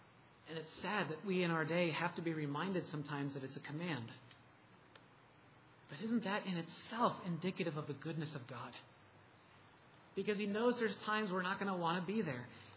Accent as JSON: {"language": "English", "region": "Massachusetts", "country": "United States", "said": "I'm from Massachusetts. I love sports teams that are hated around here."}